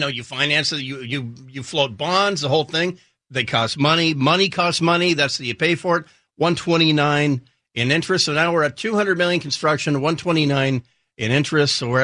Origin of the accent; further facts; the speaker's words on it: Port Angeles, Washington, United States; Here in the Pacific, I grew up dependent on the Hood Canal Bridge out in Port Angeles